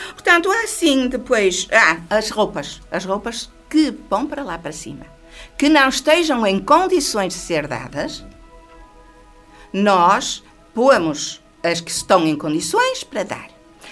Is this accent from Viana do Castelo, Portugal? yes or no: yes; Monserrate, Viana do Castelo, Portugal; Eu que sou vicentina há 30 e tal anos, em Monserrate, não sou deste lado, sou de Monserrate, sou vicentina